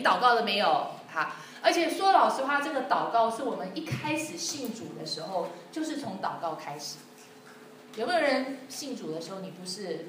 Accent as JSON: {"language": "Chinese", "region": "Hsinchu", "country": "Taiwan", "tie": "born or raised there", "said": "我们以前我是在台湾新竹长大的，"}